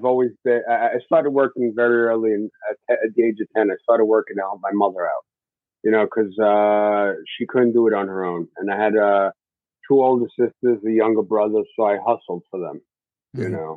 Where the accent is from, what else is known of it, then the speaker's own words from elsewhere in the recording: Brooklyn, New York, United States; I was born and raised in Brooklyn I was born on 57th Street and between 3rd and 4th Avenue. And I spent 16 years of my life in that neighborhood